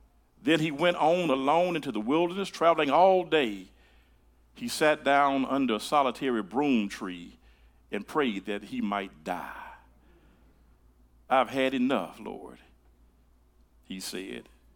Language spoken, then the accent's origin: English; Tennessee, United States; Now I'm from Tennessee, but I thought I was in Mississippi at the time